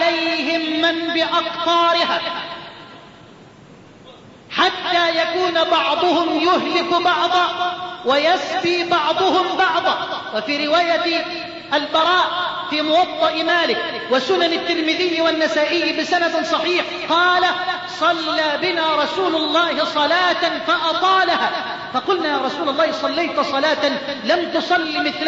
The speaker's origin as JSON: {"language": "Arabic", "country": "Egypt"}